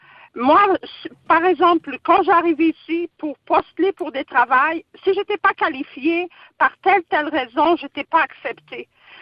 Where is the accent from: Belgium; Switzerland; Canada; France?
Canada; Quebec; Moi, ça fait 13 ans que je suis convertie. Je suis portugaise, québécoise, canadienne. Je porte le voile